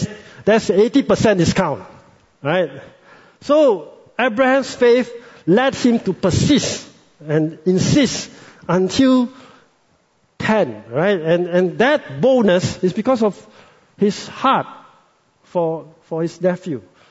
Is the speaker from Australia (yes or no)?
no; Malaysia; I'm a Malaysian